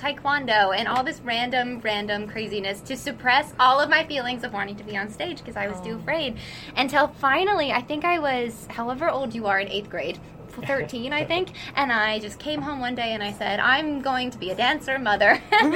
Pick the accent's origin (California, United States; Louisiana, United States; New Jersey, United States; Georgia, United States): Georgia, United States; Athens; I'm from Athens, Georgia, originally. So I grew up near the University of Georgia